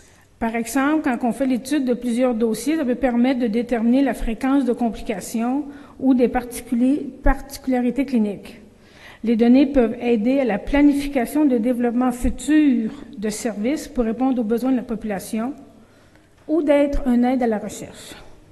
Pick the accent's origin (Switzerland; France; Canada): Canada; Quebec; accent: Québécois; Je suis capable de parler en anglais, mais j'ai un fort accent québécois.